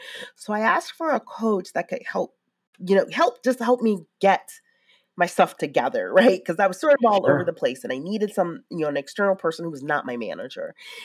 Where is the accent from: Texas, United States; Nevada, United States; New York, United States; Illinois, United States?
Illinois, United States; Chicago; I'm from Chicago, so I'm a Bulls person.